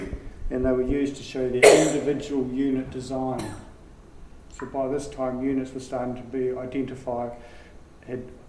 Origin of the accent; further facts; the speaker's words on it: New Zealand; I call it Roberts because I'm a Kiwi. I'm a Kuth Kiwi.